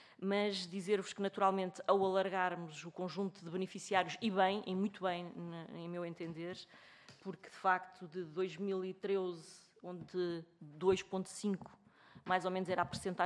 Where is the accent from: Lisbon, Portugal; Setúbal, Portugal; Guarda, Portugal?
Guarda, Portugal; Eu estou muito em Lisboa, mas eu sou do Norte, sou do Distrito da Guarda.